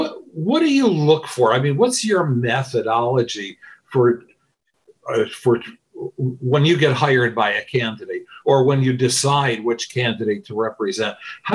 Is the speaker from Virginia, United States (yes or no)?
no; New York, United States; That of the 50 states, and we're from New York, right?